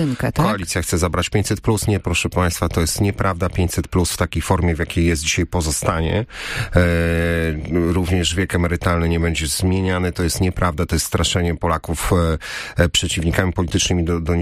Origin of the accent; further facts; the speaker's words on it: Opole, Opole Voivodeship, Poland; jestem Opolaninem, czuję się emocjonalnie związany ze stolicą regionu i z w ogóle naszym regionem, znam go bardzo dobrze